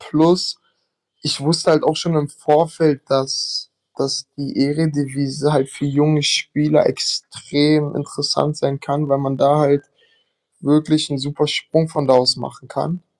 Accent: Berlin, Germany; Ich komme aus Berlin

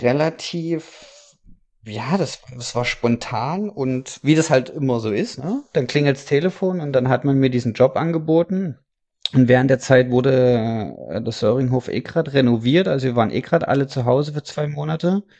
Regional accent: Dresden, Saxony, Germany; Wolfsburg war für mich immer ganz, ganz schlimm, als Dresdner in Wolfsburg zu wohnen.

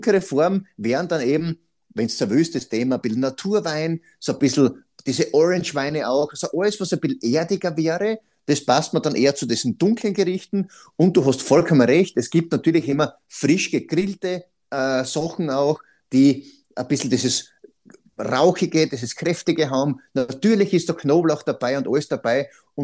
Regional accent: Styria, Austria; Perfekt für mich immer natürlich als Steirer

